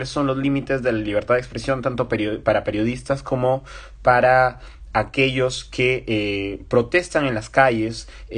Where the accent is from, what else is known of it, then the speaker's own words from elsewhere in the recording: Piura, Peru; nuestros apellidos ambos son norteños. La familia de Andrés es de Tumbes y yo soy de Piura.